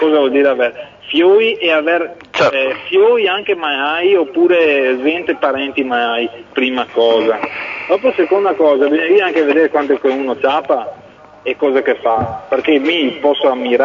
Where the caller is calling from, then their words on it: Bassano, Veneto, Italy; Sono De Bassano.